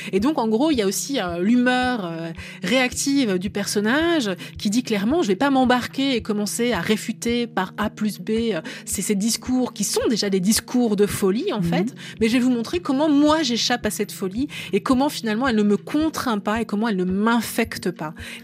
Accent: France; je vis en France, je suis française, etc. Donc, c'est un pays avec lequel j'ai une énorme familiarité.

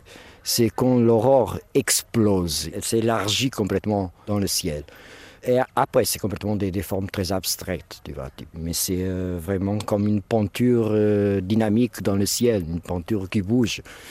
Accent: Portugal; French is a second language; now in Yellowknife, Canada; je suis portugais d'origine. J'ai déménagé au Canada il y a presque 7-8 ans. J'ai déjà habité en plusieurs endroits du Canada, mais en 2019, Je suis venu ici pour la première fois à Yellowknife

